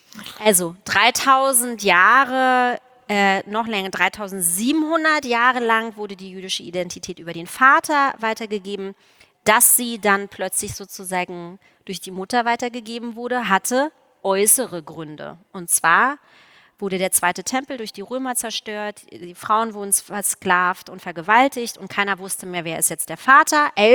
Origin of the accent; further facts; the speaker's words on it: East Germany, Germany; Ich komme ja auch aus der DDR.